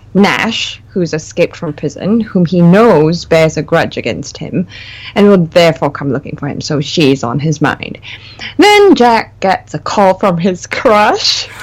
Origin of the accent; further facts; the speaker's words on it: Singapore; It's because I'm from Singapore, and we were a British colony.